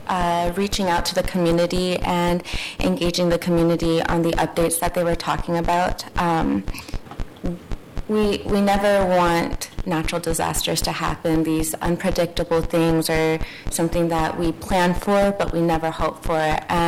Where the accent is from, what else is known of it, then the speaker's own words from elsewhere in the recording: Oregon, United States; I'm actually from Multnomah County